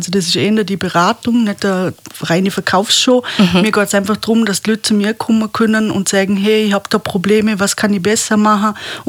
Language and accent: German; Feldkirch, Vorarlberg, Austria; ich komme aus Feldkirch